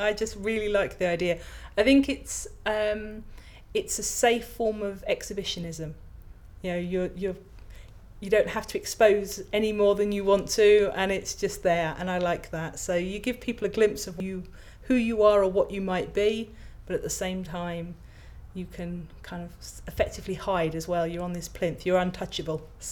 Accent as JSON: {"language": "English", "region": "South East England", "country": "United Kingdom", "also_born_or_lived": "Wales / London / Norfolk", "lives_now": "Sheffield, United Kingdom", "said": "Originally, I'm from Kent. But the life of an archaeologist is quite sort of nomadic, and you go wherever the work is."}